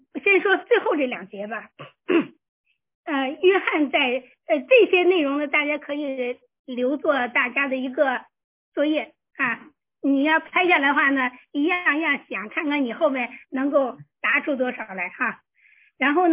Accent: China; 这个分别是很不容易的，尤其我们中国人，中国文化的观念它是一个混沌性的啊，是一统的。

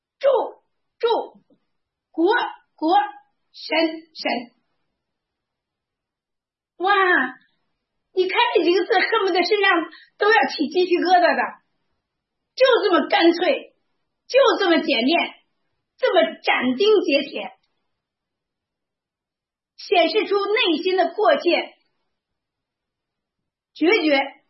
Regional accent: China; 我跟大家说呀，我们是中国人

